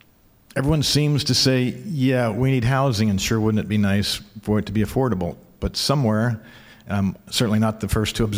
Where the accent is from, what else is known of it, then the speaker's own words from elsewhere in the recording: Grandview Heights, Ohio, United States; some of our communities, such as my hometown of Grandview Heights, talks a lot about the need for affordable housing